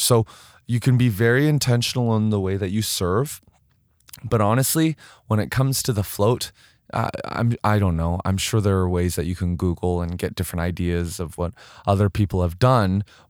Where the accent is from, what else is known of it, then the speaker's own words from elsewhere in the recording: Vancouver, British Columbia, Canada; now in Edmonton, Canada; growing up in Vancouver, but I definitely don't think that there are Christmas parades here in Edmonton.